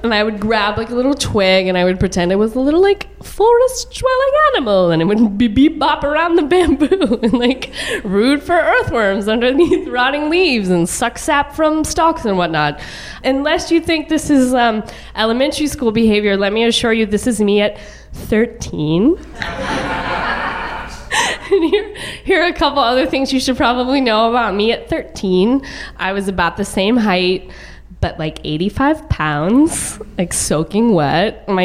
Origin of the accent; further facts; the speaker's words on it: Texas, United States; I grew up on the poor side of a very large suburb of Dallas, and across the street from our house was this elementary school playground.